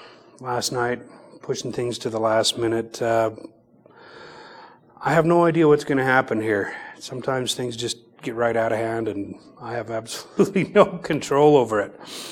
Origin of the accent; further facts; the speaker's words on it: Raymond, Alberta, Canada; I grew up in Raymond, Alberta, Canada. I was raised LDS. When I was little, I was a good little Mormon boy